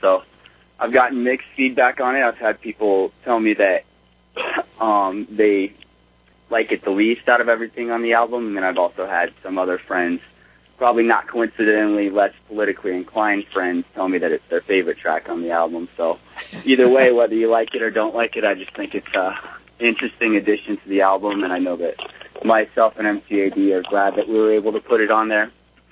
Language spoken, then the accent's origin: English; Colorado, United States; I'm from Colorado. I'm European American.